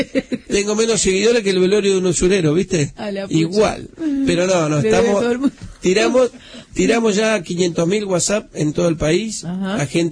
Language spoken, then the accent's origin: Spanish; Ezeiza, Buenos Aires Province, Argentina; Yo soy de toda esa zona, yo nací en Ezeiza.